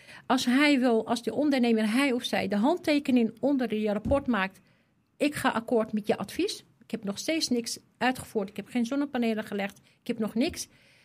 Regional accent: Morocco; Als Marokkaanse vrouw.

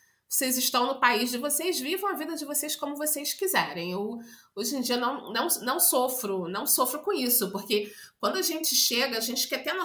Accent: Brazil; now in Italy; Tem algumas mães italianas, mas tem uma mãe colombiana, tem eu sou brasileira, no, no, na classe das crianças, né?

